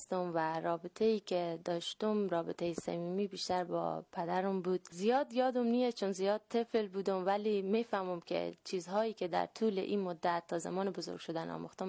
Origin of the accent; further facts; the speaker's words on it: Afghanistan; first language Dari; زبان مادری ما دری هست و دری صحبت میکنم.